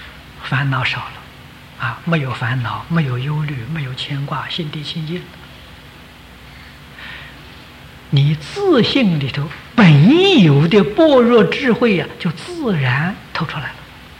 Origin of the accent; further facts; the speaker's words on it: China; 我们中国人有个俗话说，人不为己，天诛地灭。